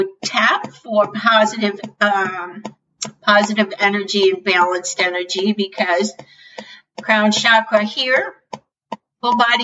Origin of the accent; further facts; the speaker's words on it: United States; That's Sanskrit, and I'm American, and I've never had Sanskrit lessons.